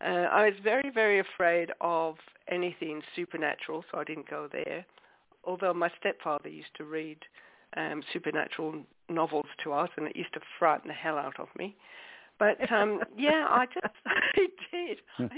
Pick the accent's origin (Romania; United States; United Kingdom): United Kingdom; England; because I grew up in England